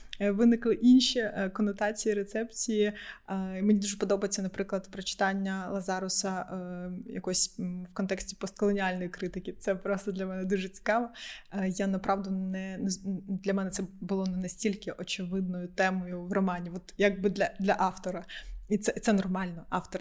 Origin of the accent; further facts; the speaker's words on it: Crimea, Ukraine; оскільки я з Криму, я маю говорити про Крим.